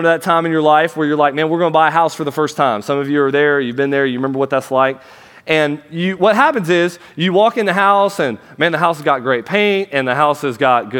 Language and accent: English; Florida, United States; When I think about where I'm from, I grew up in Florida